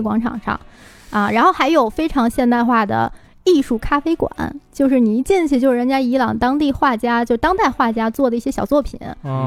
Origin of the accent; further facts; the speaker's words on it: China; 亚兹德对于我们中国人来说可能一说